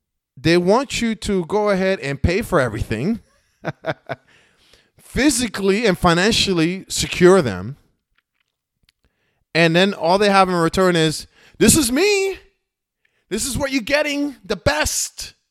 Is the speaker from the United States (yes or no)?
yes; United States; I'm American, bro. I mean, I know white people and black people don't think I'm American, but I'm American.